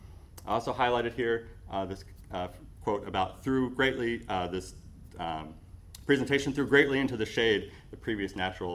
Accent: New Jersey, United States; other than the fact that we're both from New Jersey, which is fun.

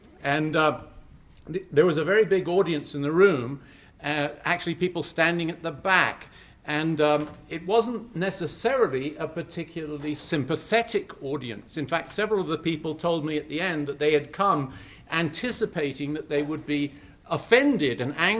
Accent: Leeds, Yorkshire and the Humber, United Kingdom; born there; I was born in Leeds, that's in Yorkshire, and Yorkshiremen are known for being kind of down to brass tacks, as they say.

